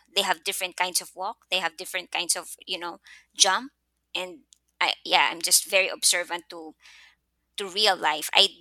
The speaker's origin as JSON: {"language": "English", "region": "Calabarzon", "country": "Philippines", "said": "Yeah, I'm actually from a province in the Philippines called Laguna. It's like an hour away from Manila."}